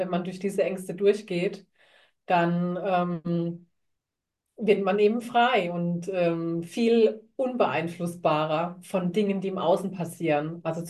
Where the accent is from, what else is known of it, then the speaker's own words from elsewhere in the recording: Germany; Und am Anfang war ich ja immer total froh, wieder zurück nach Deutschland zu kommen, zu meiner Heimat.